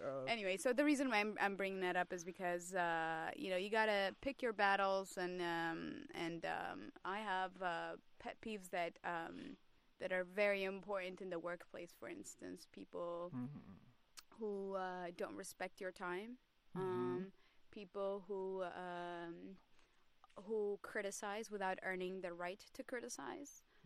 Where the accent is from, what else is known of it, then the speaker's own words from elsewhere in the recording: Eritrea; I'm originally from Eritrea